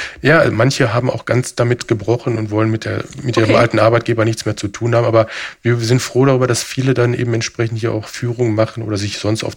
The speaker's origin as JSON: {"language": "German", "town": "Dortmund", "region": "North Rhine-Westphalia", "country": "Germany", "lives_now": "Essen, Germany", "said": "hatte ich in Dortmund, ich komme aus Dortmund, in der Nähe von Dortmund-Hörde, wo das Höschwerk war"}